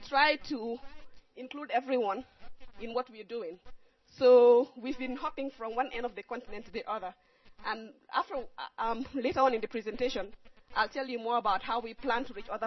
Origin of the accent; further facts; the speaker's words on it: Gambia; I'm from Gambia, and I work for the Medical Research Council.